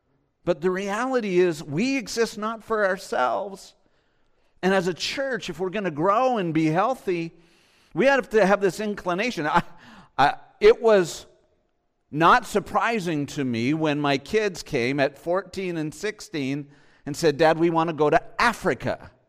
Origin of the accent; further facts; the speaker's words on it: Ontario, Canada; Right across from Cleveland, Ohio is where I grew up on the Canadian side. I grew up just south of Detroit, Michigan. Very Americanized where I'm from.